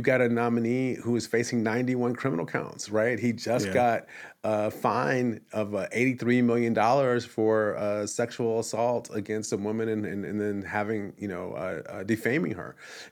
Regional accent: Michigan, United States; growing up in Michigan, I always tell people, you know a lot more about Middle East politics than in many other places.

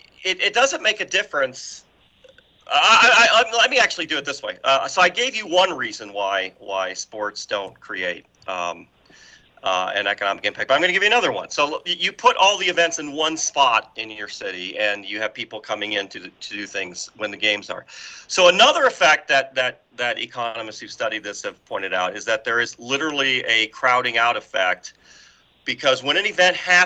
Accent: Detroit, Michigan, United States; I'm a Lions fan. I grew up in Detroit.

